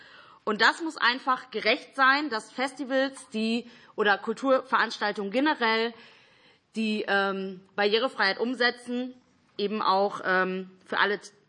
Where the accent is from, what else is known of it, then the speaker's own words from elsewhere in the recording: Cologne, North Rhine-Westphalia, Germany; Und ich komme aus Köln